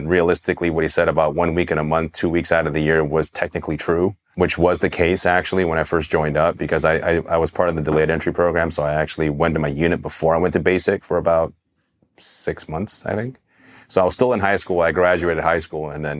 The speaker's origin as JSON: {"language": "English", "town": "Monterey Park", "region": "California", "country": "United States", "tie": "born or raised there", "also_born_or_lived": "Taiwan", "said": "So I was born in Taiwan, came here when I was one. So basically I was here. My childhood, I grew up in Monterey Park."}